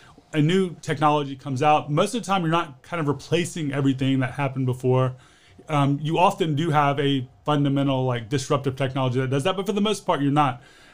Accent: United States; here in the United States. Or when I say here, I'm speaking of my home country, obviously.

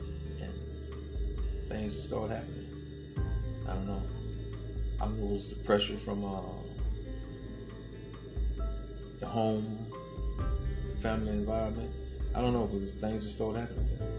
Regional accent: Titusville, Alabama, United States; Titusville, but most of us that live there, we said Titusville

